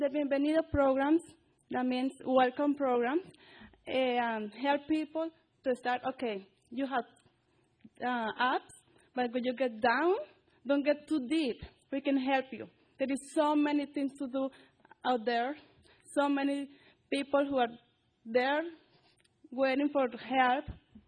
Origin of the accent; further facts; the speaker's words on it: Colombia; English is a second language; now in United States; I'm from Colombia, that is in South America.